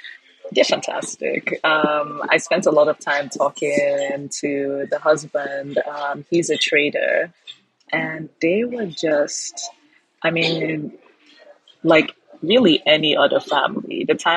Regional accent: Nigeria; I live in Lagos and I see the crowds. Like, forever Nigerian I am

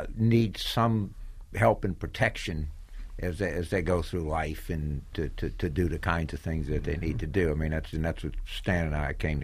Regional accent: Deep South, United States; I grew up in the Deep South, and I became like a national Democrat relatively early in my life.

